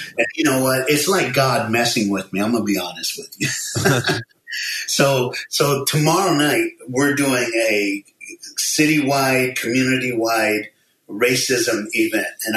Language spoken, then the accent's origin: English; Knoxville, Tennessee, United States; we told him, John, we're from the same town. We grew up